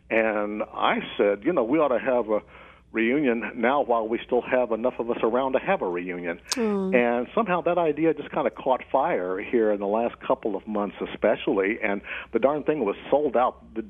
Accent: Middletown, Ohio, United States; I come from Middletown, Ohio, a classic middle American town that's right in John Boehner's district, in fact, between Cincinnati and Dayton.

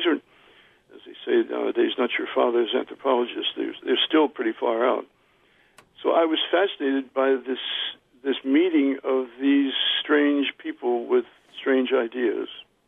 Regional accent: Alabama, United States; born there; And although I was born in the South, and actually in the really deep South, and Utah, Alabama, spelled with an E for the Indians rather than the state.

